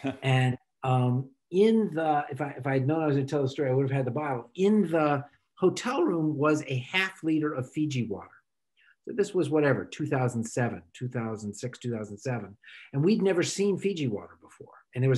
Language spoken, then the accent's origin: English; Miami, Florida, United States; My parents, I grew up in Miami. My parents still live in Miami.